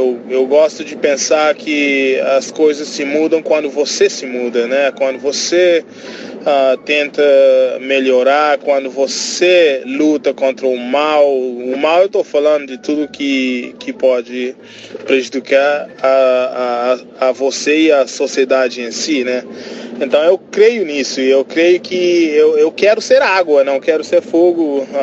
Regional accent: Cape Verde; now in United States; eu não sou brasileiro, e você já pode ter notado aí no meu sotaque. Mas, cara, eu sou cabo-verdiano. E vivo nos Estados Unidos, estou estudando aqui, fazendo meu mestrado

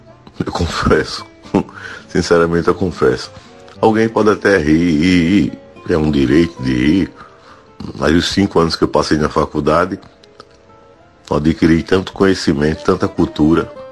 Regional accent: Arapiraca, Alagoas, Brazil; eu sou da cidade de Arapiraca, Alagoas.

